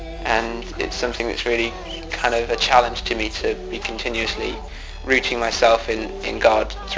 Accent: England, United Kingdom; I'm 22 and I'm from England.

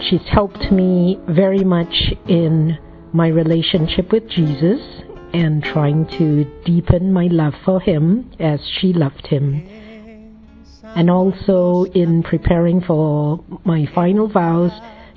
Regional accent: Singapore; now in San Diego, United States; from San Diego, originally from Singapore

